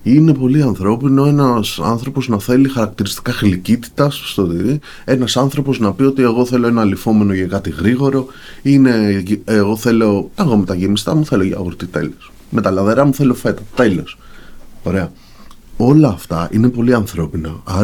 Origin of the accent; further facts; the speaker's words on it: Greece; μέσα από την καθημερινότητά μας και μέσα από την κουλτούρα μας, σαν κριτική και σαν Έλληνες, ότι το τυρί ως δώρο προϋπήρχε.